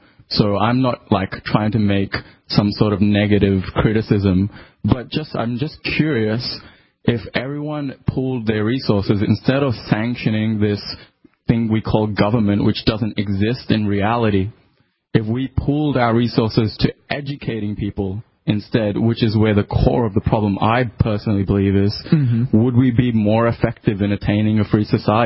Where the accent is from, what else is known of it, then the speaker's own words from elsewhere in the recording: Sydney, New South Wales, Australia; accent: mixed; also born or lived in India; Oh, originally from India, but I've grown up in Australia. I was raised there.